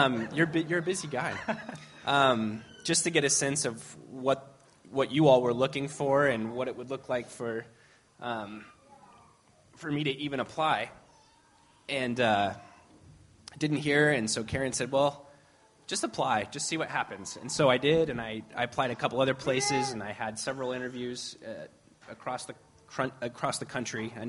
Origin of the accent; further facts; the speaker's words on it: Clinton, United States; I grew up in Clinton with Katie, actually, but and her siblings